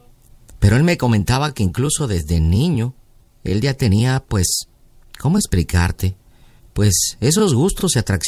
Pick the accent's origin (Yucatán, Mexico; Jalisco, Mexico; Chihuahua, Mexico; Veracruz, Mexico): Yucatán, Mexico; Mérida; Porque yo soy acá de Mérida